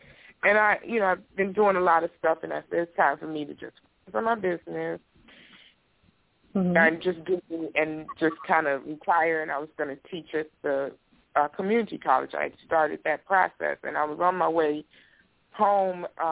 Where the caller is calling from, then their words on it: Detroit, Michigan, United States; I'm calling from Detroit.